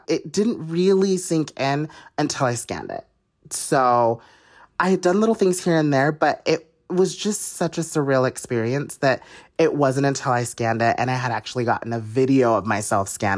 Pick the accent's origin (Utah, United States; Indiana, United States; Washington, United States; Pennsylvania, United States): Utah, United States; I'm from Utah. We don't have a lottery.